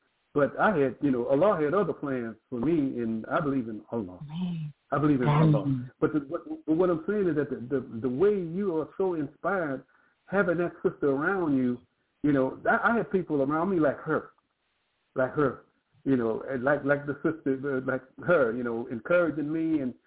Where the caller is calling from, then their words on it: East Cleveland, Ohio, United States; I'm calling from East Cleveland, Ohio.